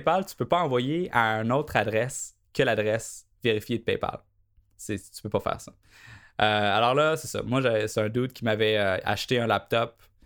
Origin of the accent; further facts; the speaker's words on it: Quebec, Canada; accent: Quebec; Première chose que les gens ils voient lorsqu'ils me parlent, c'est que je suis Québécois. Donc, l'accent est parfois une barrière au niveau d'un auditoire un petit peu plus européenne.